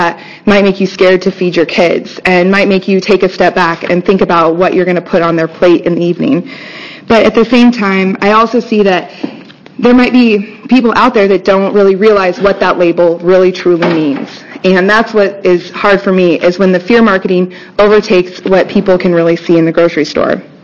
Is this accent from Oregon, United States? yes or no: yes; St. Paul, Oregon, United States; You're very close. I'm from St. Paul, Oregon, and I farm 1,000 acres.